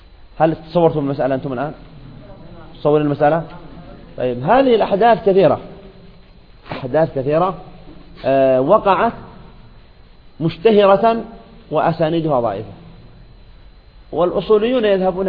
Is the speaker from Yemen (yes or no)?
yes; Yemen; لكن المشكلة عندنا في اليمن وما أدري في بلدان أخرى